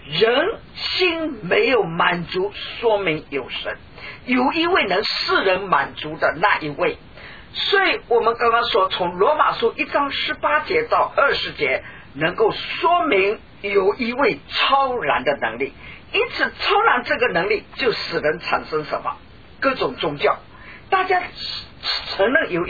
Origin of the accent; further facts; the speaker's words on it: China; 我们中国人特别欢喜讲因果报应